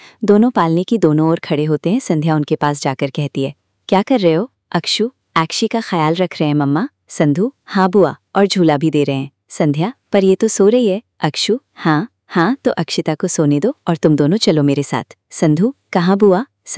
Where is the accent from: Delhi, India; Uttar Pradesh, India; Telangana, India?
Delhi, India; born there; दिल्ली में घर बना लिया। डैड ने बाद में अपनी जॉब यहाँ दिल्ली में करवा ली। मॉम ने इस घर को बड़े ही प्यार से सजाया और मेरा जन्म भी इसी घर में हुआ।